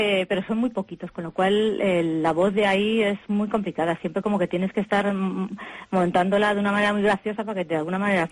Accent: Madrid, Community of Madrid, Spain; Yo soy, por ejemplo, soy de Madrid, ¿no? Entonces el haber cambiado tan drásticamente de entorno, pues eso yo creo que es un poco lo que me ha costado

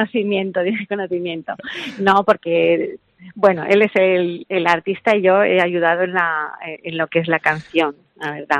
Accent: Almansa, Castilla-La Mancha, Spain; yo soy de Almansa, y mi familia es de Alpera

